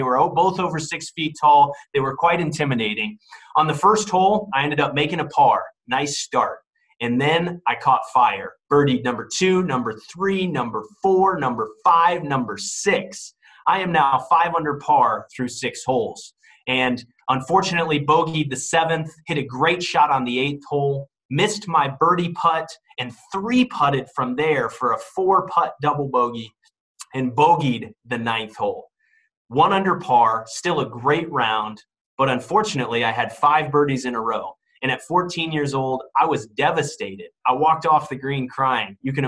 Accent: Fairway, Kansas, United States; I was born and raised in Fairway, Kansas, and being an avid golfer, that was a great town to be from.

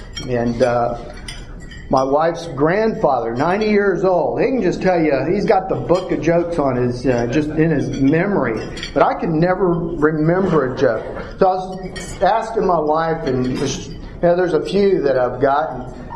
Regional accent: Mango, Florida, United States; I was born in Tampa, Florida, 1 week after my mother came from Cuba.

